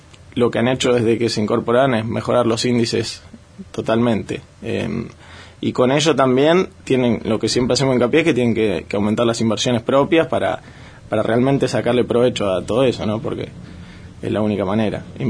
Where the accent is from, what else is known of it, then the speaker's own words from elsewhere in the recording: Ushuaia, Tierra del Fuego, Argentina; now in Río Grande, Argentina; Pues bueno, yo soy de Ushuaia y volví a la isla ahora hace menos de un año y ya acá Río Grande.